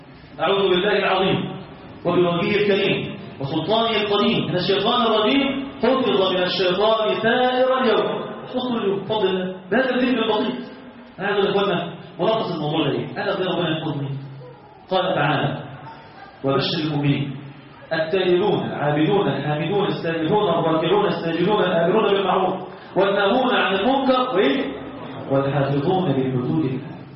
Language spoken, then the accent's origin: Arabic; Egypt; لان احنا عندنا في مصر هذا المحرك ده كبير قوي